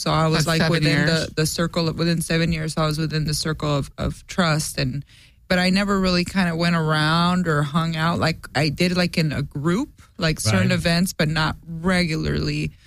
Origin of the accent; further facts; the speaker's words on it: La Puente, California, United States; Like, you know, everybody's like, are you Mexican? I'm like, no, right. I'm just from La Puente.